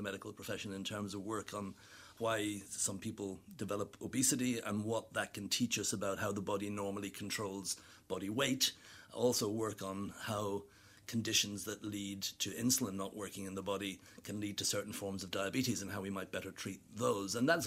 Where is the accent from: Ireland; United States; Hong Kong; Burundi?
Ireland; now in England, United Kingdom; So I'm very comfortable in England, but I'm very proud of being Irish and I never changed my Irish passport.